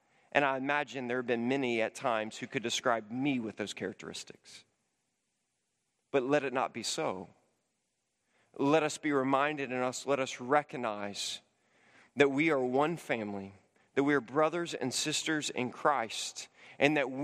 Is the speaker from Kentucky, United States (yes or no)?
no; Memphis, Tennessee, United States; In high school, growing up in Memphis, Tennessee, during the summer and fall months, I ran cross country in high school.